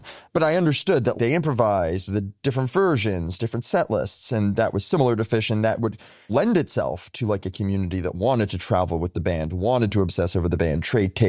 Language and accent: English; Washington area, United States; I'm from the Washington area, but went to camp with a bunch of Long Island kids